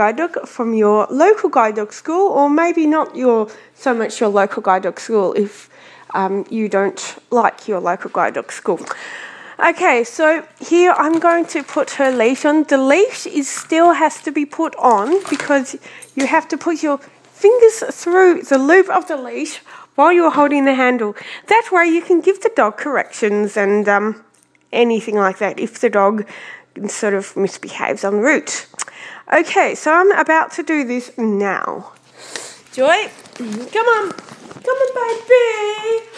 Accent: Melbourne, Victoria, Australia; I'm from Melbourne, Australia.

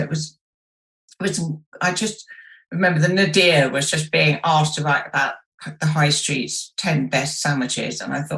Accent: London, United Kingdom; I grew up in London

